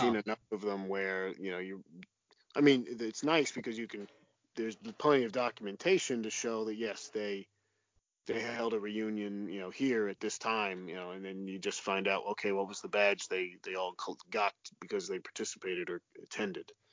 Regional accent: New Jersey, United States; my home state of New Jersey

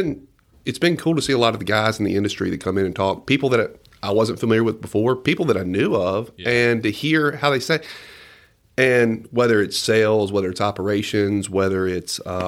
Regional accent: Denham Springs, Louisiana, United States; people who are familiar are like, hey, where are you from? Denham Springs, growing up, you know, only an hour from the coast and actually having an oil and gas presence in Louisiana.

